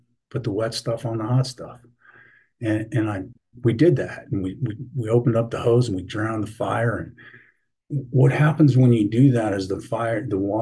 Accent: Aspen, Colorado, United States; now in Carbondale, United States; I live in Carbondale, Colorado, which is about $4.5 million south of Aspen. I grew up in Aspen, Colorado, and it's a small town. It's a small valley

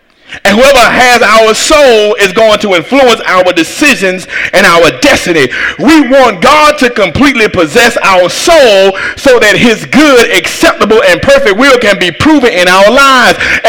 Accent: Atlanta, Georgia, United States; I've got to go for the Falcons. I'm from Atlanta.

